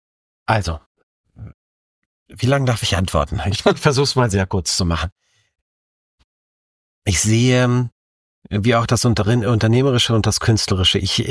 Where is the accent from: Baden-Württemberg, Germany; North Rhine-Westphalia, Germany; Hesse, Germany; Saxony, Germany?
North Rhine-Westphalia, Germany; Und ich bin im Beton Deutschland im Ruhrgebiet groß geworden, wie du es vorhin schon gesagt hast.